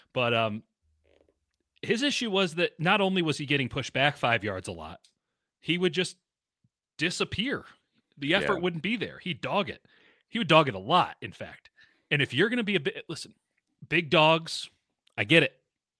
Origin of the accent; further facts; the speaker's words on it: Chicago, Illinois, United States; I'm from Chicago. My parents were not in Chicago.